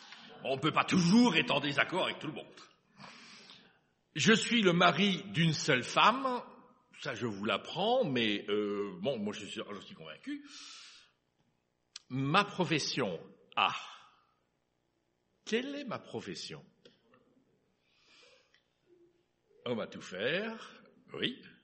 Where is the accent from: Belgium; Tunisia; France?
Belgium; Liège, Wallonia; born there; Moi, je suis né à Liège, en la ville de Liège.